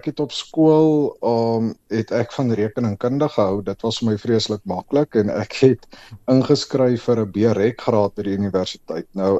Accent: Hopetown, Northern Cape, South Africa; also born or lived in Bridgetown; ek het groot geword in die Noord-Kaap. So die eerste 5-6 jaar van my lewe op Bridgetown en daarna op Hopetown. So ek kom maar uit 'n vee-area uit, Hopetown net teen die Oranje rivier, so daar's 'n klompie besproeiing ook

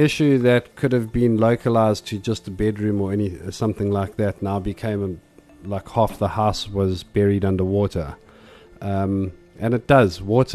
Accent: Ballito, KwaZulu-Natal, South Africa; being a brother, a father, and a mentor to me growing up in Bolito.

